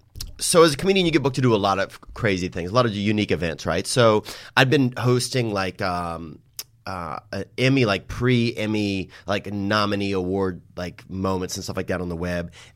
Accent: Louisiana, United States; And I grew up in Louisiana. Like, I'm like, black, white is my culture.

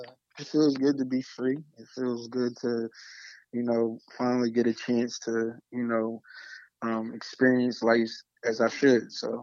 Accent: Philadelphia, Pennsylvania, United States; My father lived in the suburbs of Pennsylvania, and, you know, basically I grew up in West Philly.

